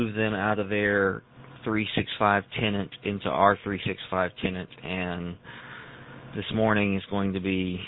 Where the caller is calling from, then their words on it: Kentucky, United States; In Kentucky, just south of Cincinnati, at the corporate office.